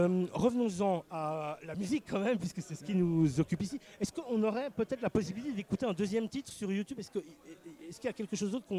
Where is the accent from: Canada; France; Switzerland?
Switzerland; Geneva; accent: urban Geneva; avec mon pauvre accent de genevois urbain, je fais ce que je peux.